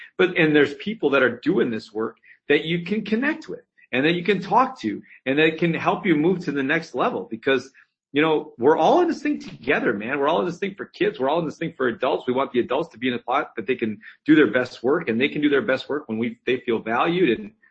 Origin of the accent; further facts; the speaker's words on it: Fall Creek, Wisconsin, United States; I am from Fall Creek, Wisconsin.